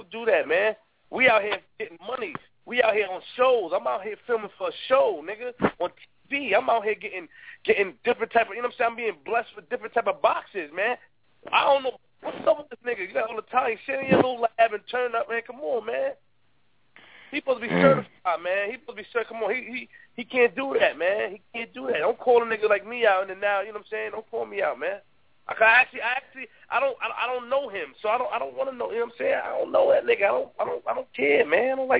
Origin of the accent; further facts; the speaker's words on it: Queens, New York, United States; I'm from Queens. I'm dead serious.